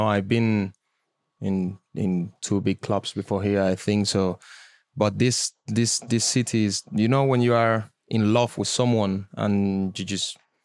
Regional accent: Malaga, Andalusia, Spain; English is a second language; now in Leeds, United Kingdom; I'm from Malaga, and you go Malaga and you see Madrid, Barca, everything.

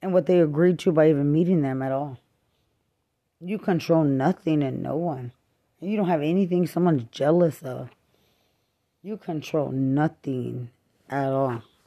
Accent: Lubbock, Texas, United States; But I'm from innocent Lubbock, Texas. I'm from Lubbock.

